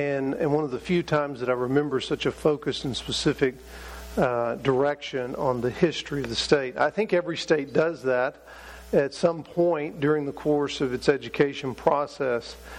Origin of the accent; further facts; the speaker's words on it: Texas, United States; Growing up in East Texas, there was something that was common to every child in the state of Texas